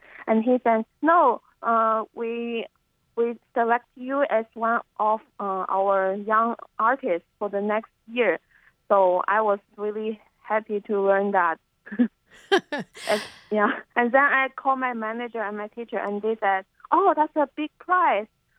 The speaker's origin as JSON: {"language": "English", "town": "Shenzhen", "region": "Guangdong", "country": "China", "tie": "born or raised there", "said": "So I was born in Shenzhen. It's a new city near Hong Kong."}